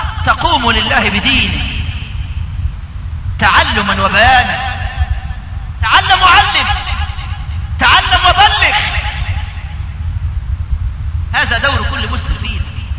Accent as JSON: {"language": "Arabic", "country": "Egypt", "said": "اللي كانوا عايشين في وسطنا كمصريين"}